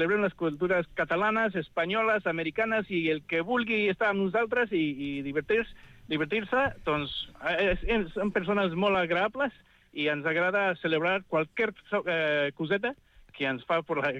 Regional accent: Washington, District of Columbia, United States; also born or lived in Mexico; jo vaig néixer a Mèxic, però vaig créixer a Washington, D.C.

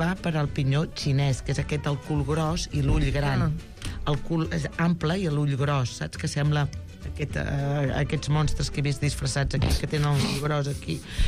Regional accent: Catalonia, Spain; la Catalunya Vella, que és d'on som, bueno, d'on sóc jo, i d'on som, som fills del llard.

